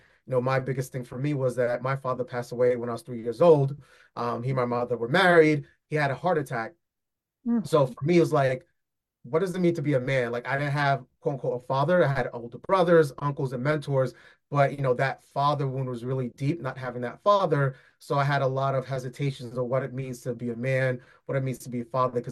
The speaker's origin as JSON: {"language": "English", "town": "New York City", "region": "New York", "country": "United States", "tie": "born or raised there", "said": "born and raised in New York City. My family originally from Haiti."}